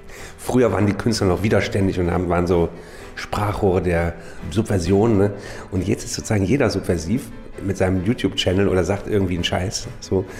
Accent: Cologne, North Rhine-Westphalia, Germany; moved away as an adult; now in Berlin, Germany; Also ich komme ja eigentlich aus Köln, habe das dann vor 20 Jahren verlassen und bin jetzt hier in meiner zweiten Heimat, das ist Berlin und Umgebung.

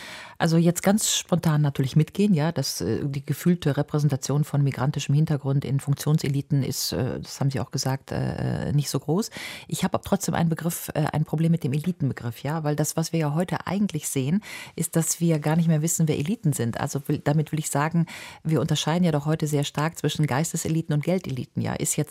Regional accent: Rhineland, Germany; Ich komme selber aus dem Rheinland.

